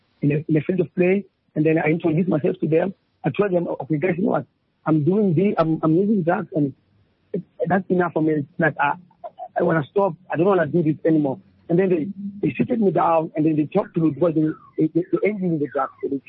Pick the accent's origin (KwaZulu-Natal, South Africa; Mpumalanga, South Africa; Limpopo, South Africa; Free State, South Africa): Free State, South Africa; Bloemfontein; English is a second language; also born or lived in Eastern Cape; I was born in Eastern Cape, Hummelumtown, Ekurhuleni. Then I grew up in Bloemfontein. I did my schooling at Bloemfontein.